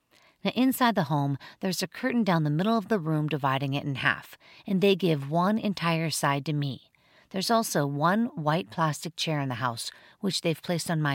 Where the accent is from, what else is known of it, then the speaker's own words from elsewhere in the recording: Pittsburgh, Pennsylvania, United States; So, I'm from Pittsburgh, Pennsylvania. It's in the Midwest, just south of New York.